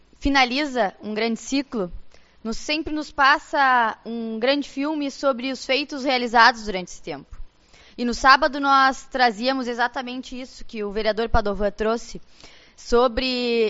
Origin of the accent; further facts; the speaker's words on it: Santana do Livramento, Rio Grande do Sul, Brazil; also born or lived in Uruguaiana; Sou da fronteira, né? Vim de Livramento, morei em Uruguaiana, então, assim da minha chegada, perguntavam se o meu sotaque já era...